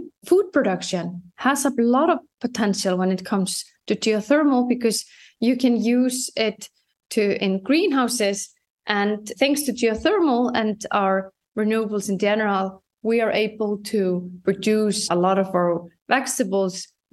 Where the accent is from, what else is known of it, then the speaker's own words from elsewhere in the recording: Iceland; I'm the Director General of Iceland's National Energy Authority, and I come from Iceland.